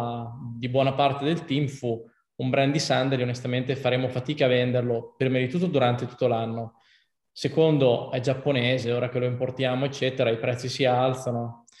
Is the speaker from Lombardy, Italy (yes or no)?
no; Emilia-Romagna, Italy; da buon romagnolo